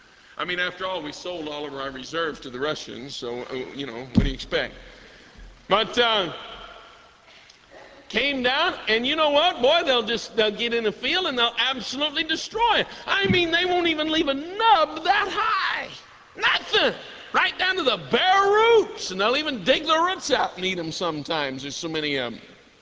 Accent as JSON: {"language": "English", "region": "Colorado", "country": "United States", "tie": "born or raised there", "said": "Grasshoppers out in my home state of Colorado"}